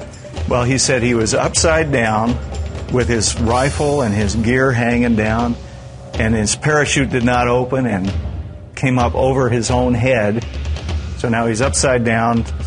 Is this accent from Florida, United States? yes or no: no; Apple Valley, California, United States; This is my wife, Pam. We're from Apple Valley, California. We own a restaurant in Lucerne Valley.